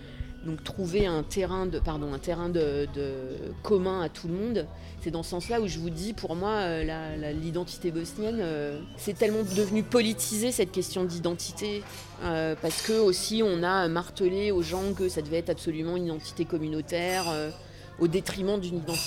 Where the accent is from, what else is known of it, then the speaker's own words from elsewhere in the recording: France; je vais répondre je suis française